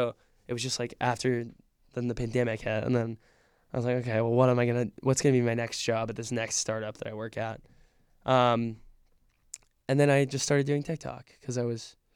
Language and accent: English; Austin, Texas, United States; also born or lived in Hawaii / Guam; I was born in Austin.